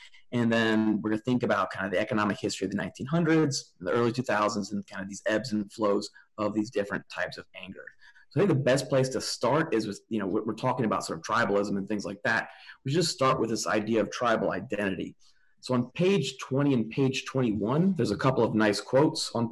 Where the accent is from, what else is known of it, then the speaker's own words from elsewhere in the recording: South Carolina, United States; Yeah, so I'm from South Carolina, and Lindsey Graham is one of the senators there.